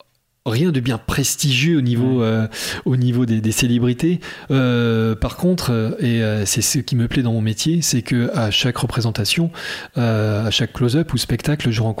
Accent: Bordeaux, Nouvelle-Aquitaine, France; now in Poitiers, France; je ne suis pas de Poitiers au début. Ouais. J'habitais Bordeaux. Voilà, j'ai grandi à Bordeaux. Donc effectivement, j'ai des attaches là-bas.

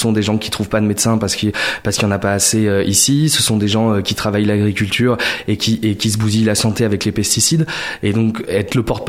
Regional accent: Rochefort, Nouvelle-Aquitaine, France; je viens de Rochefort, je suis né dans un quartier qui s'appelle Libération, qui est un quartier populaire.

